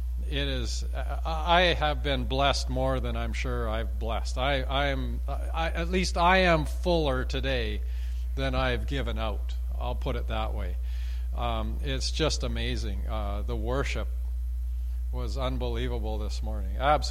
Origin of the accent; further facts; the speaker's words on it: Fort St. James, British Columbia, Canada; Growing up, when we went to I moved from Fort St. James. My dad was a pastor there.